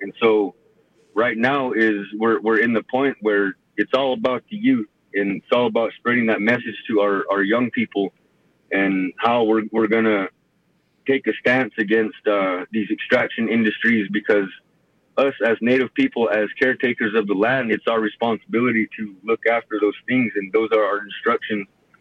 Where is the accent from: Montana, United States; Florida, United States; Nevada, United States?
Nevada, United States; Duck Valley; I'm from the Duck Valley Shoshone Paiute Tribe. My mom is from the Fort McDermitt Paiute Shoshone Tribe.